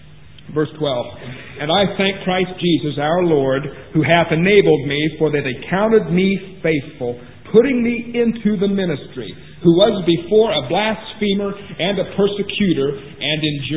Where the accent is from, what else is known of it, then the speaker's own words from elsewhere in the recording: Ohio, United States; I was raised up in the Lutheran church in the state of Ohio in the USA. That's what I was raised in as a boy and as a child, all the way up to my teens.